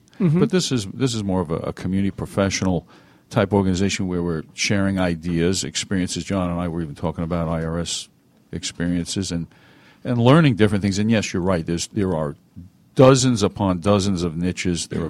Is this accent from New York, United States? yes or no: yes; New York, United States; No, I'm from New York. So I was a member actually in New York Society of CPAs for a number of years. I've been here for about 16 years